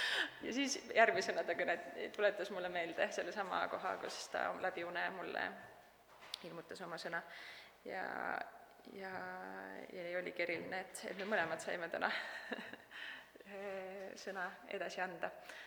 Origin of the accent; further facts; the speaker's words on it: Rapla, Rapla County, Estonia; now in Hiiumaa, Estonia; Vähemalt seal, kus mina üles kasvasin Raplas, seal selliseid kellukameresid ei näe.